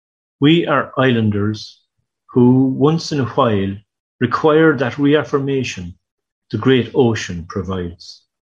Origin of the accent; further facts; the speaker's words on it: Ireland; I was thinking that these new immigrants are as much Irish as we are, because as I say, we all immigrated into the island at some stage.